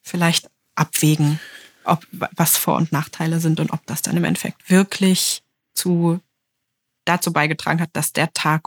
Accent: Lower Saxony, Germany; Niedersachsen, wo ich herkomme.

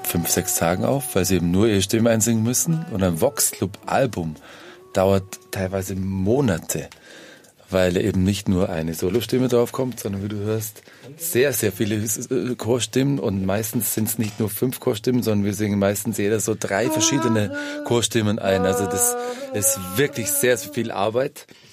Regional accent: Vorarlberg, Austria; wir sind meistens in Vorarlberg, in meiner Heimat, da nehmen wir da auf

